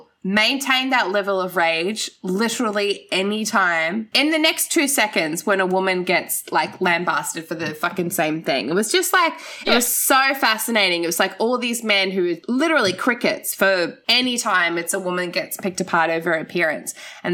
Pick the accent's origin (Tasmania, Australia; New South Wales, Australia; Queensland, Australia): Queensland, Australia; Gold Coast; babe, I grew up on the Gold Coast.